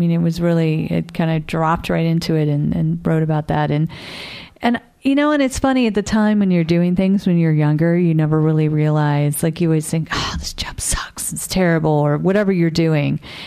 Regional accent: Sarasota, Florida, United States; writing obituaries at my hometown newspaper in Sarasota, Florida.

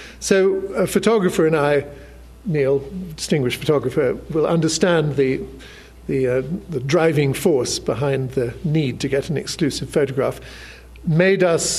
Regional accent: London, United Kingdom; And we explained that we're from London, as if that was any kind of an excuse.

